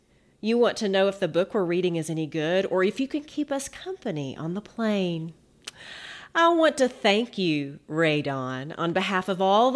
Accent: Arkansas, United States; now in Little Rock, United States; growing up in Arkansas, I always thought it was interesting that the writer and creator of Designing Women was from Arkansas.

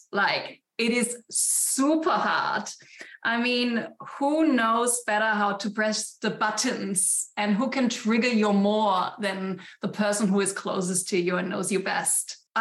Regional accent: Germany; born and raised in Germany. So I'm German.

